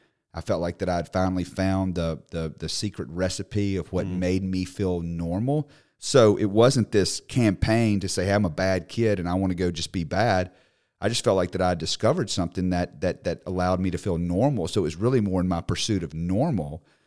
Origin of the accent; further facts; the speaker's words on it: Mississippi, United States; So I was raised in North Mississippi, went first through 12th grade to a school very similar to Hebron.